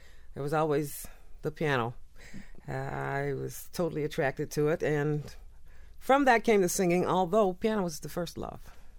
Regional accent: Detroit, Michigan, United States; born there; I was born in Detroit, yes.

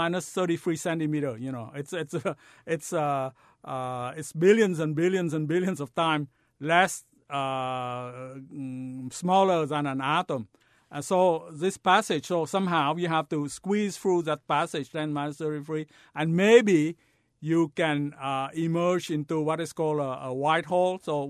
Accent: Vietnam; I went to French school when I was growing up in Vietnam.

